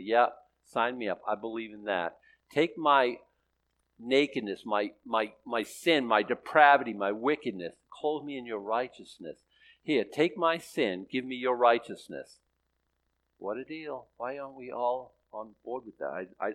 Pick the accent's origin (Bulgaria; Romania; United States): United States; born there; I wasn't born in deepest darkness. I was born right here in America.